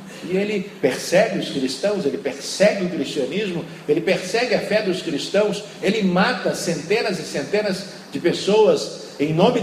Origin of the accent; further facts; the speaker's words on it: Rio de Janeiro, Brazil; Eu sou do estado do Rio de Janeiro, e eu não conhecia a maior cachoeira do estado do Rio de Janeiro